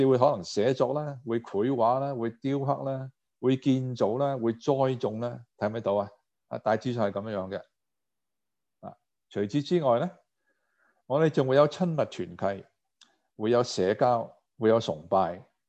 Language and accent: Chinese; China; 我们中国人听到挺开心啊